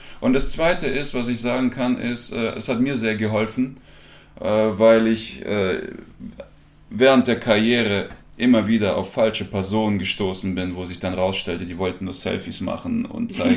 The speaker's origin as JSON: {"language": "German", "country": "Russia", "second_language": "German", "said": "Nein, ich bin Russe, ich darf kaputt reden."}